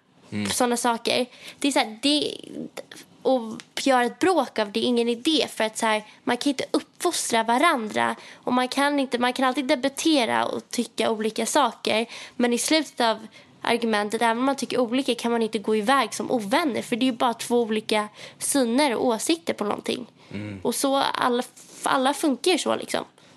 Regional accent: Stockholm, Stockholm County, Sweden; Eller inser typ hur soft det är att vara hemma i Stockholm

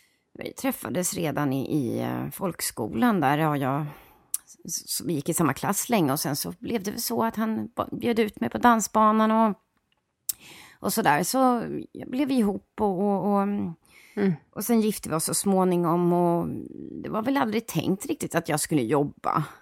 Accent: Stockholm, Stockholm County, Sweden; Jag är ju 67 år då, så att jag växte upp i Björkhagen, Hammarbyhöjden, på Ystadsvägen, i de radhusen där som kostar 6-7 miljoner nu för tiden faktiskt.

